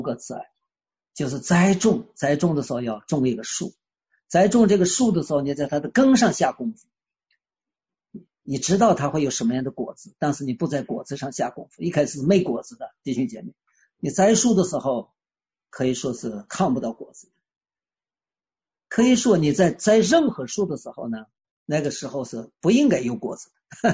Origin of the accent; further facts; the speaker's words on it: China; 当然我们中国人讲的公义呢，那个义啊